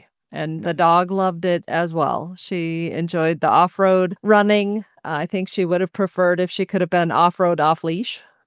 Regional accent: Minnesota, United States; accent: Minnesotan; I have my own Minnesotan accent, so.

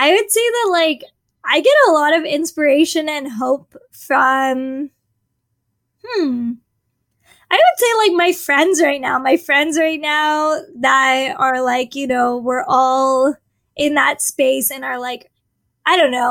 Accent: United States; luckily, because I'm an American, I had the money and the privilege

